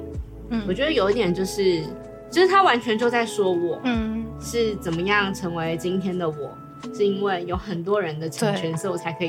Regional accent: Miaoli County, Taiwan; 我小时候因为我是苗栗乡下长大的小朋友

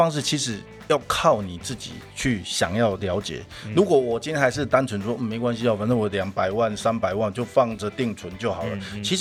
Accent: Taiwan; 过去我们台湾人都是买

